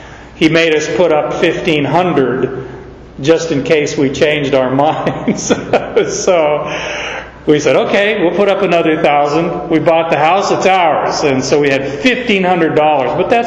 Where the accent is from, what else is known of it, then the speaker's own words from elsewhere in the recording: Arizona, United States; And I learned about monkey grass the hard way. I grew up in Arizona. We didn't do monkey grass.